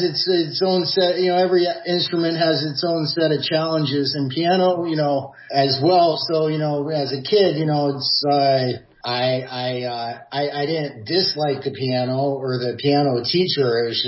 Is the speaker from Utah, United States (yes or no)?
no; Jacksonville, Florida, United States; I grew up in Jacksonville, Florida.